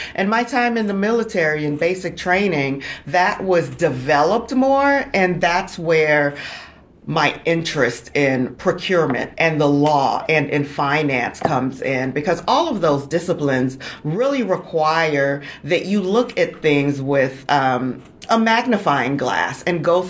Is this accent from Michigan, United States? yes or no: no; Miami, Florida, United States; I grew up in Miami, Florida. I am a child of immigrant parents. My parents immigrated here from Haiti back in the 70s. So I grew up in Miami, Florida, a very diverse community.